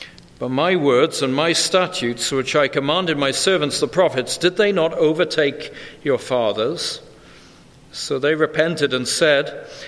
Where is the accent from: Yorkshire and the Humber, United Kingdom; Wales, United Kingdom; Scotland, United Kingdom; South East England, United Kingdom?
Wales, United Kingdom; because of my memories of growing up in Wales.